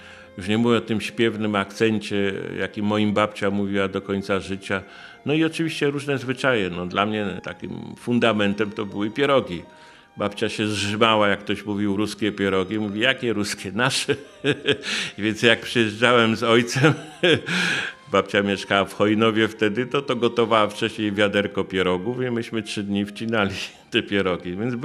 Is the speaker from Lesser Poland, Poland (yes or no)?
yes; Kraków, Lesser Poland, Poland; born there; ja się urodziłem w Krakowie, bo moi rodzice studiowali w Krakowie, poznali się, pobrali i mieszkali do ostatnich swoich dni. Natomiast korzeniami jedna i druga rodzina wywodzi się z Kresów Wschodnich.